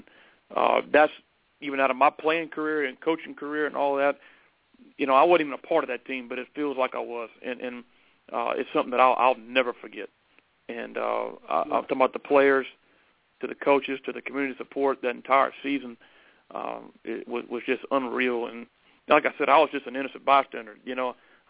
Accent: LaGrange, United States; when I was growing up around LaGrange

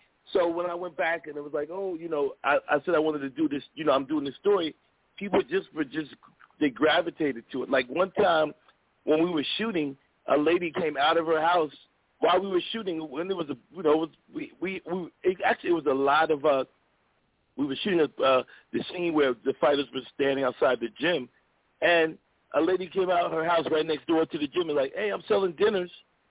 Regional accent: Philadelphia, Pennsylvania, United States; moved away; Well, it was really kind of crazy because, you know, I've been out of Philly since the 80s.

